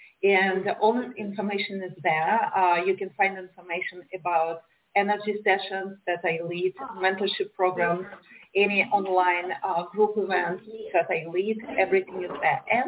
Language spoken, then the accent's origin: English; Russia; English is a second language; moved away as an adult; also born or lived in Moldova; I was born in Moldavia. It's a former USSR country, and in 1990s, when USSR was falling apart, we moved to a small town in Russia, and I never felt like I belonged there.